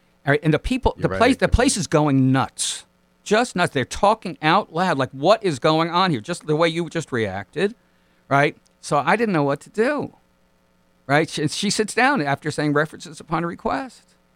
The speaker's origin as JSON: {"language": "English", "country": "United States", "said": "people were coming up to us in the streets, because clearly we're American, and just thanking us for being there."}